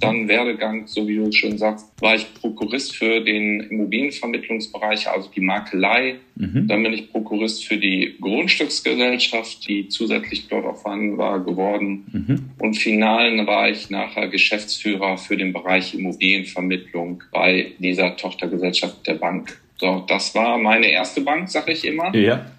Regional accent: Münster, North Rhine-Westphalia, Germany; ich bin Münsteraner, da arbeite ich jetzt auch, habe in Münster Mathematik und BWL studiert

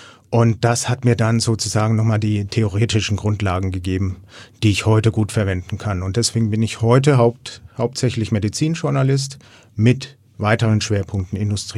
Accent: Erlangen, Bavaria, Germany; wie gesagt, ich komme aus Erlangen, bin demnächst 45 Jahre alt

